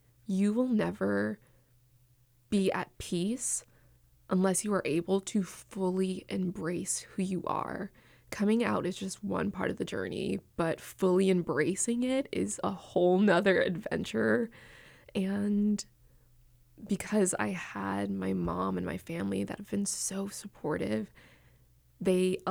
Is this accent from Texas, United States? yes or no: no; Bronx, New York, United States; I was born and raised in the Bronx, and my neighborhood was very Caribbean and specifically Jamaican.